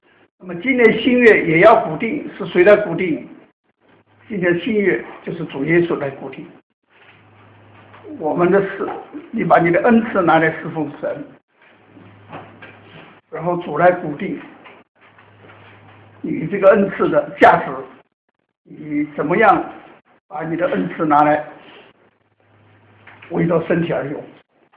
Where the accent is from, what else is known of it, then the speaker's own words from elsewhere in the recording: China; 干量的意思啊，就相当于我们中国人的一升一斗。我们过去买米啊，不是称重量，是拿一个斗，拿一个升来量一量。